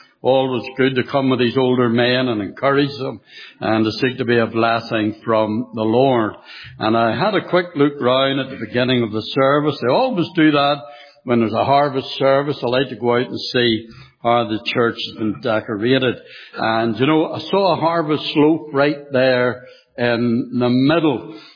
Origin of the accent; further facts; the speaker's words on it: Belfast, Northern Ireland, United Kingdom; when I was a little boy growing up in Belfast, we lived facing a mission hall. It was actually there that I got saved, came to know the Lord.